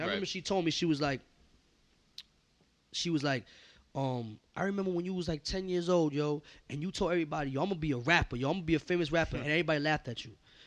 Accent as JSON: {"language": "English", "region": "New York", "country": "United States", "tie": "born or raised there"}